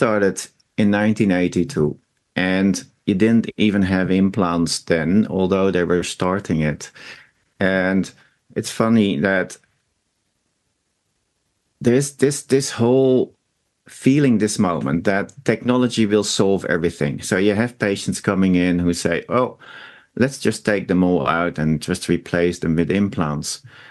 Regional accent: Netherlands; We come from the Netherlands where We actually have a treatment style that is called ART

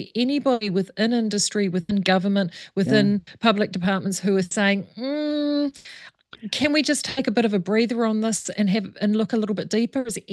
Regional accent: Hawke's Bay, New Zealand; I mean, I'm from Hawke's Bay, so we've got wine.

